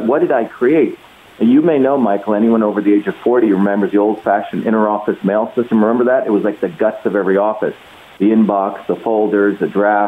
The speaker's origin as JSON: {"language": "English", "country": "India", "tie": "born or raised there", "said": "You know, I grew up in the Indian caste system."}